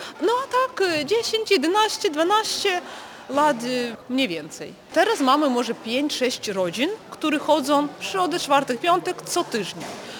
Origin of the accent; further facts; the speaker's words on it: Kyiv, Ukraine; moved away as an adult; now in Gdynia, Poland; Jestem z Kijowa i już prawie 7 lat mieszkam w Gdyni. Przyjechałam przez to, że mój mąż odnalazł tu pracę w IT branży